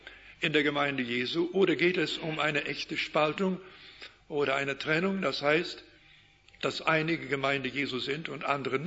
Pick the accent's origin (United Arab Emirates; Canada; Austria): Canada; Wir hatten sie bei uns, an unserem Ort, in unserer Gegend, in Kanada, wo ich aufgewachsen bin.